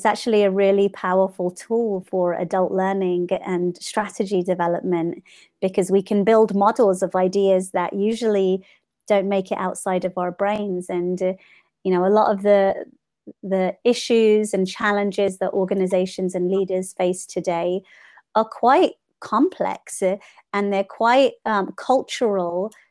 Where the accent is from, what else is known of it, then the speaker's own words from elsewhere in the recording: London, United Kingdom; now in Seattle, United States; So I was born and raised in West London, and grew up kind of really exploring the city. I went to school in Westminster and traveled on the bus and the tube every day, you know, as a child.